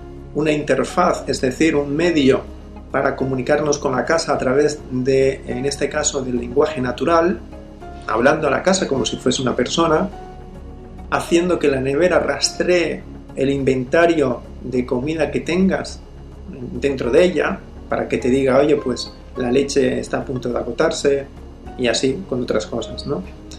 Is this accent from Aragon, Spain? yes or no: no; Canary Islands, Spain; born there; nací en Gran Canaria, una isla que se encuentra en el archipiélago de las Islas Canarias.